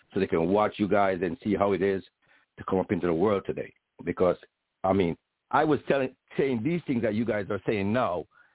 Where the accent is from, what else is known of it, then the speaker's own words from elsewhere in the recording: Jamaica; Yes, I'm a Jamaican dude on it.